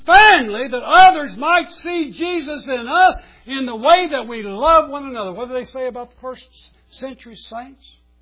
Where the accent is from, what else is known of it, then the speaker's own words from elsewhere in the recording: Ireland; It might not be at the time, because I am Irish.